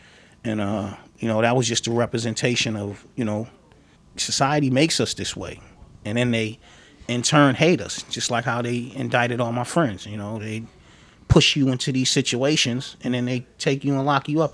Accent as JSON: {"language": "English", "town": "Boston", "region": "Massachusetts", "country": "United States", "tie": "born or raised there", "said": "I was born and raised in Columbia Point. 1978, I was born out there."}